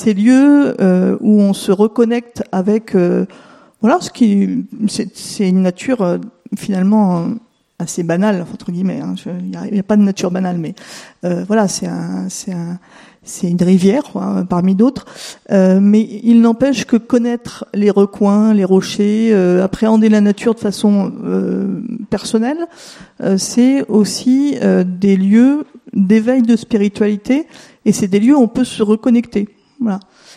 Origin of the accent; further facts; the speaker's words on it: Nantes, Pays de la Loire, France; born there; alors moi je suis une voisine du Maine-et-Loire à côté, enfin je suis née à Nantes, mais j'habite depuis 28 ans dans le Maine-et-Loire, en bord de Loire.